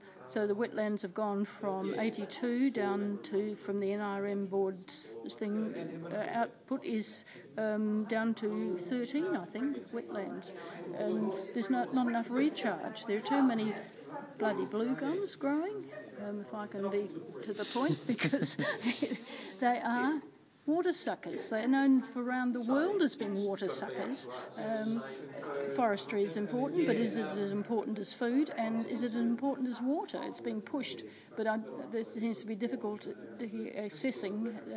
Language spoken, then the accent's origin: English; Bordertown, South Australia, Australia; As a child growing up in Bordertown, we know the value of water, and we never wasted it.